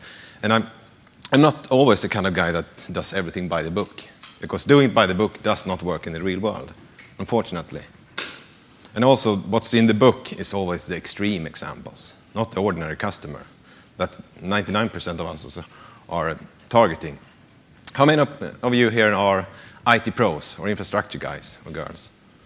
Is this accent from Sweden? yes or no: yes; Sweden; I'm from Sweden. I work for a consultant company there.